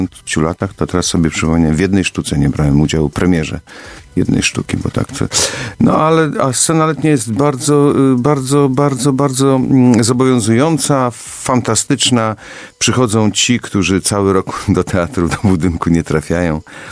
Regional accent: Lower Silesian Voivodeship, Poland; Ja jestem góralem nizinnym, Karkonosze. To nie są takie wielkie góry.

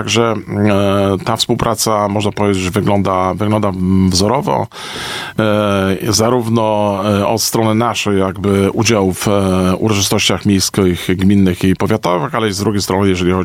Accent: Puck, Pomeranian Voivodeship, Poland; born there; ja urodziłem się wprawdzie w Pusku, nie mam takich typowych korzeni kaszubskich

